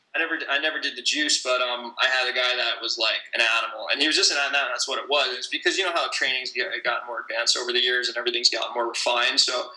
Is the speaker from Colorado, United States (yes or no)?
no; New Jersey, United States; And I'm from the Jersey Shore.